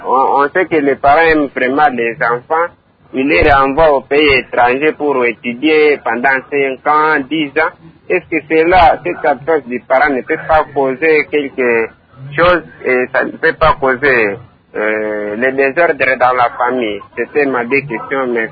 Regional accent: Manono, Tanganyika, DR Congo; prenons le cas d'ici chez nous à Manono.

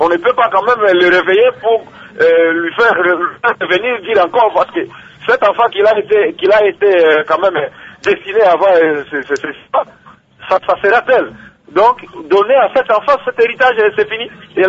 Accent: Kindu, Maniema, DR Congo; chez nous au Maniema, à Kindu précisément, dans le chef-lieu de la province du Maniema.

